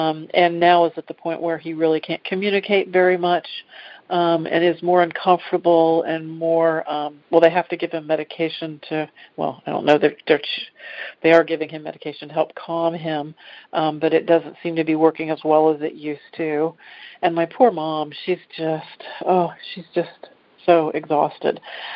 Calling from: Dayton, Ohio, United States; I'm calling from Dayton, Ohio.

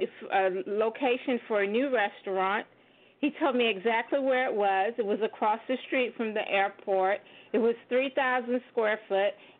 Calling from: Florida, United States; calling from Florida.

